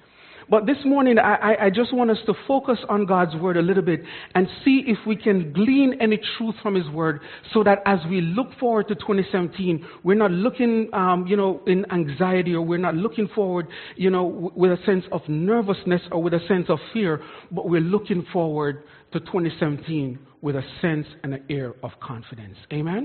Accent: Jamaica; So straight up, I'm from Jamaica, so if you hear an accent, that's where that is from.

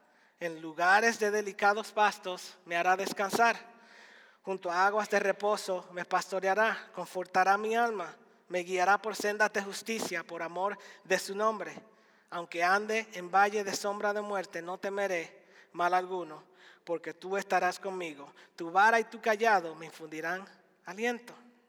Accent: Dominican Republic; En mi ciudad natal, yo crecí en una ciudad fronteriza, hacemos frontera con Haití, nuestro vecino país de Haití.

